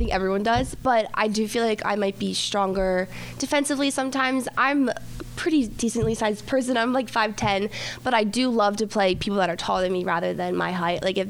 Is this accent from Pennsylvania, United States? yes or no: yes; Red Lion, Pennsylvania, United States; I'm from Red Lion.